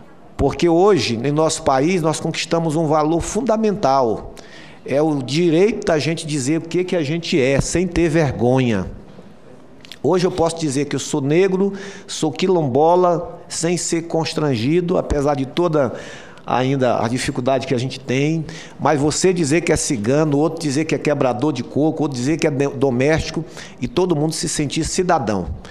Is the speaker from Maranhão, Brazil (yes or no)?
yes; Maranhão, Brazil; sou do estado do Maranhão, nasci num quilombo chamado Saco das Almas, e que às vezes eu digo que escapei fedendo, né?